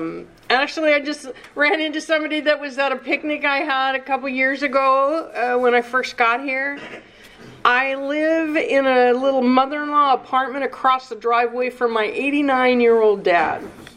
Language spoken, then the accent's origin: English; Pacific Northwest, United States; So I'm from the Pacific Northwest, so I am prepared for any kind of weather at any moment.